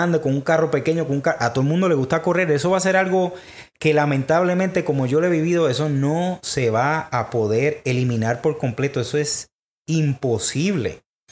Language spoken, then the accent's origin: Spanish; Puerto Rico; Pues, para el que no conoce, yo soy el boricua, ¿no?